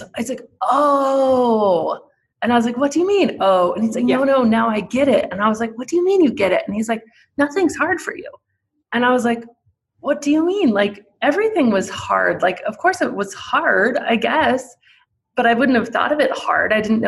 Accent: Aspen, Colorado, United States; now in Evergreen, United States; Yeah, I grew up in Aspen, and I live in Evergreen, so it's kind of in the mountains.

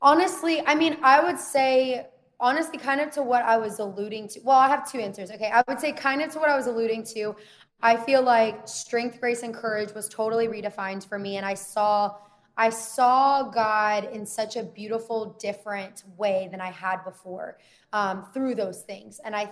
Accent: the South, United States; I grew up in the church. I was pursuing, you know, being a pastor. I went to seminary. I grew up in the South.

